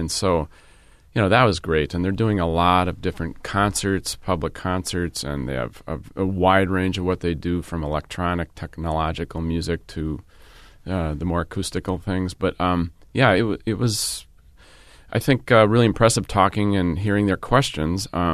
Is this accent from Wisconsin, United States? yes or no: yes; Menomonee Falls, Wisconsin, United States; also born or lived in Milwaukee; I was born in Milwaukee, and I grew up in Menominee Falls, but I had a lot of really sort of exciting, exotic experiences away from Milwaukee as a musician.